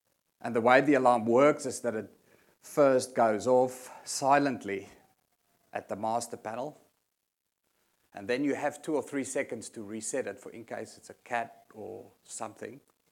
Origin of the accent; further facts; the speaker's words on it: South Africa; Those that hear me can hear I'm not from around here. I grew up in South Africa.